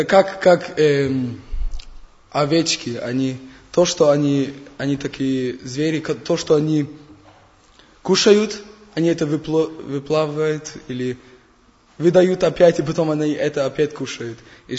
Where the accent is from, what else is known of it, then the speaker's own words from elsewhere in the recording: Germany; Russian is a second language; Я, простите меня, я немец такой.